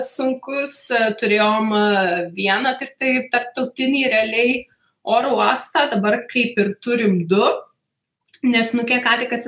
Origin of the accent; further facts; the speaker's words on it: Prienai, Kaunas County, Lithuania; Aš kilus iš Prienų.